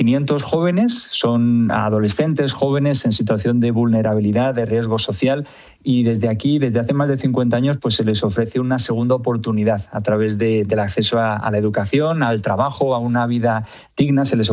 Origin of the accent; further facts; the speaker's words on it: Madrid, Community of Madrid, Spain; pero bueno, originariamente de Madrid, que si no mis madrileños también se me